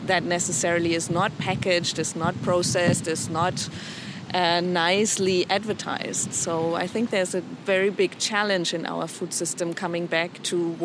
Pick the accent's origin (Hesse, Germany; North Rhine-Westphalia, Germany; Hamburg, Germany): North Rhine-Westphalia, Germany; Bonn; I am from Germany, from a city called Bonn.